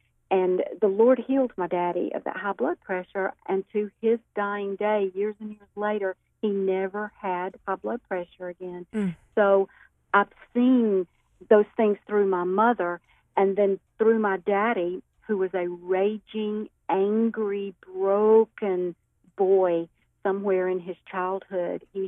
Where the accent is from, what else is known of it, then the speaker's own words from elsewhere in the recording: Montgomery, Alabama, United States; born there; now in Birmingham, United States; Danny, I was born in Montgomery, Alabama, just a little beautiful city, the capital of Alabama, and then moved to Birmingham about 30 years ago. So I reside in Birmingham today.